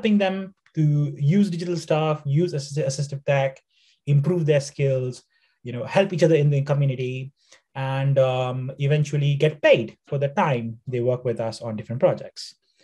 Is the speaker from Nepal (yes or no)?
yes; Nepal; also born or lived in India; now in United Kingdom; Yes, so as I said, I'm from Nepal. I have spent most of my life hustling in India. Did my engineering there, and then I came to UK 4 years ago